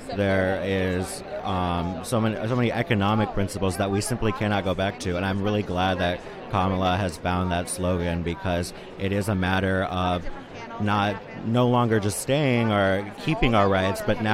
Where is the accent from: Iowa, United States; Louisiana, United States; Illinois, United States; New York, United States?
Illinois, United States; Aurora; In Kane County, we have our township Democratic parties. I hail from Aurora Township.